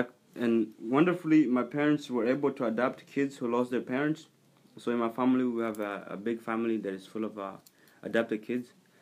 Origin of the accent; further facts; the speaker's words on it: Tanzania; also born or lived in DR Congo; came from Tanzania, but that's a long story to explain. So, Tanzania was a refugee camp where I grew up for 12 years, but I was born in Congo, but my parents were born in Burundi. So, my parents were refugees in Congo, and I was born there in a refugee camp